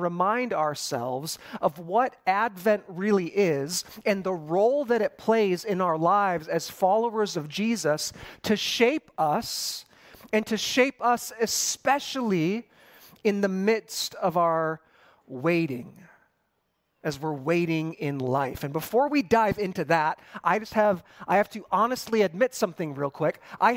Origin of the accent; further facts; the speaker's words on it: Midwest, United States; as someone born and bred in the Midwest